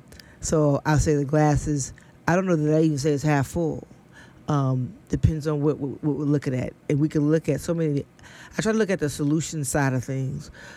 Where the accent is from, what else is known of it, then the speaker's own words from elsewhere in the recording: Florida, United States; I grew up in Florida, and what's happening in my home state as an example of regression